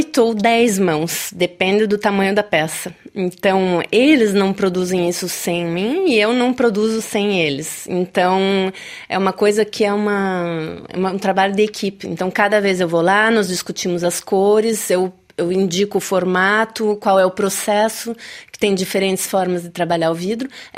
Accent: Brazil; Eu entendi fora do Brasil o quanto eu sou brasileira. E o quanto eu tenho orgulho e prazer de ser brasileira

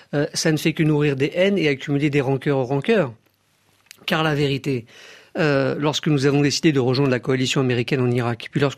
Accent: France

